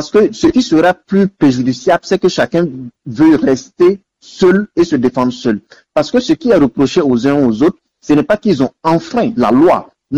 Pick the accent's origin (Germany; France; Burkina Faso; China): Burkina Faso; Nous avons su en interne en tant que Burkinabé remobiliser nos ressources nécessaires